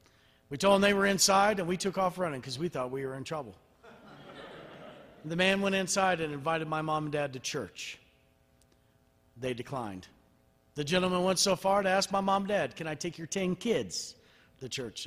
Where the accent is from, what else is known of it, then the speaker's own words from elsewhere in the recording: Assumption, Illinois, United States; I grew up in the First Church of the Nazarene in Assumption, Illinois, but we go to revivals at the First Church of the Nazarene in Decatur, Illinois